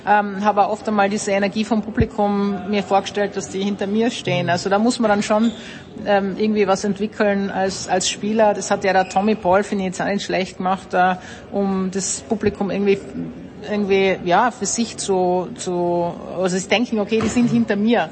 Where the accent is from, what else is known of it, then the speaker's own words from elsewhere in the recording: Austria; ich als Österreicherin